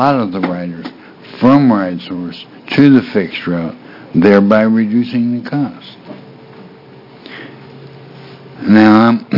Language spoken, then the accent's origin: English; Eugene, Oregon, United States; I'm from Eugene.